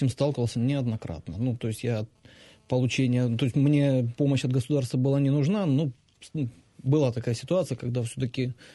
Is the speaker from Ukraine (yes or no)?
yes; Donbas, Ukraine; Я как уроженец Донбасса, как русскоязычный, ну в то же время гражданин Украины, мне, например, меня это задевает.